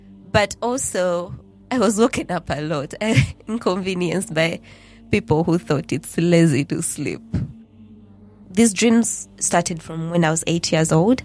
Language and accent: English; Central Region, Uganda; In Buganda, my culture, back then